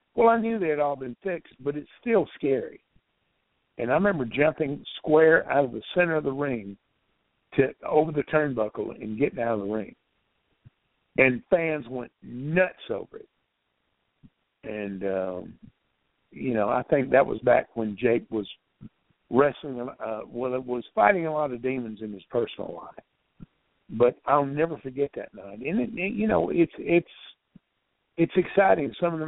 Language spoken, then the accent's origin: English; Tallapoosa, Georgia, United States; Southern fans are off the chain, and I say that because I grew up in my hometown of Tallapoosa, Georgia